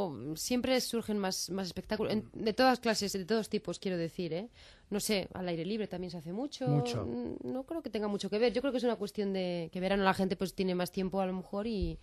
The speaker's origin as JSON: {"language": "Spanish", "town": "Madrid", "region": "Community of Madrid", "country": "Spain", "said": "yo soy madrileña, uh-huh. Y bueno, yo pues no tengo acento chulo"}